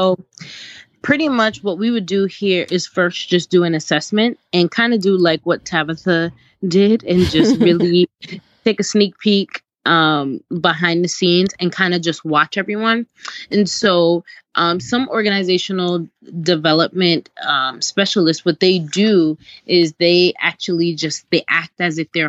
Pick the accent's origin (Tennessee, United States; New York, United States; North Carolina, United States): New York, United States; Brooklyn; I'm from Brooklyn, New York, and I'm an organizational strategist and an event planner.